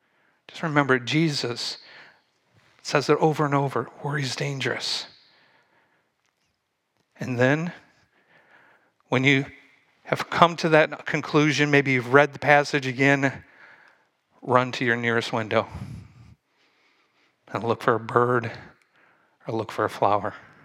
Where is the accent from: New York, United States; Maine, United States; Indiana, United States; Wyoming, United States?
Indiana, United States; now in New Jersey, United States; Now, I'm from Indiana, and we have birds and flocks that go together at times, but something happened that day that I have never seen before, and come to find out it happens quite often here in New Jersey.